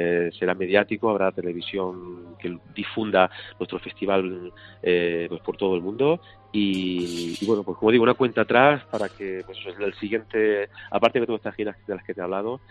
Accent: Granada, Andalusia, Spain; Evidentemente me sale de forma natural hablar de mi Granada y del Albaicín y de mi tierra, pero es algo que ya automáticamente, después de tanto tiempo, la gente me identifica con mi tierra

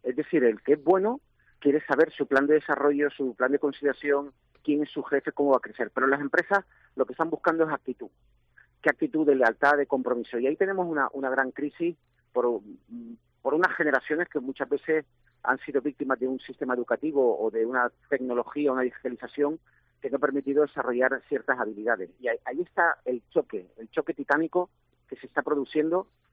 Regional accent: Ibiza, Balearic Islands, Spain; yo soy de Baleares. Yo nací en Ibiza. Sí, mi familia es de Ibiza, de la Cala San Vicente.

